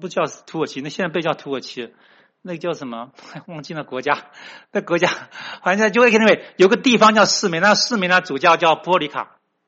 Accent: Taiwan; 我从台湾来的

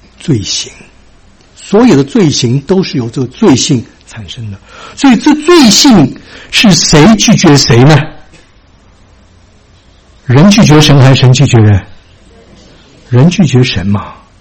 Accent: China; 我们从国内来的，中国来的

